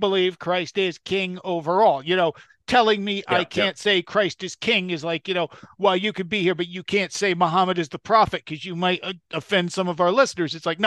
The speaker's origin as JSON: {"language": "English", "country": "United States", "said": "I'm an American, you know, I'm predominant, like I'm an American."}